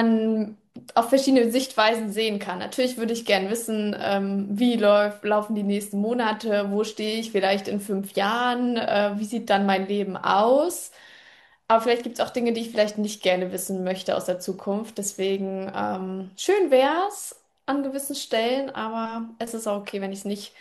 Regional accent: Usedom, Mecklenburg-Vorpommern, Germany; Und ich bin Inselkind. Ich komme von der Insel Usedom. Ich bin am Ostseestrand groß geworden. Ich habe viel Zeit am Ostseestrand verbracht. Ich kenne die Region

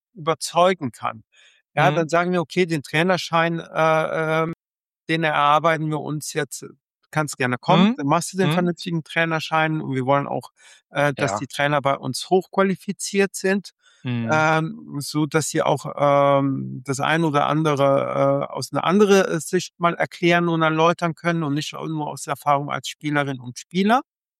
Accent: Italy; Als Italiener

